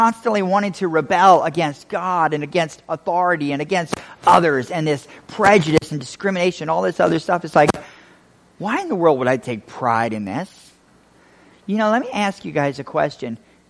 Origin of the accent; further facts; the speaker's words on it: Vicksburg, Mississippi, United States; I'm from Vicksburg, Mississippi, so being down there was kind of cool.